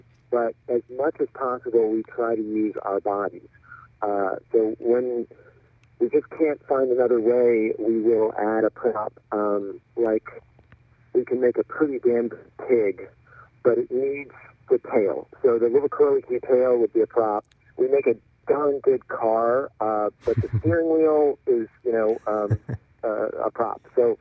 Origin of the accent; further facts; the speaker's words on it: Texas, United States; I'm from Texas originally, so I had a lot of fun just thinking about imagery from the Old West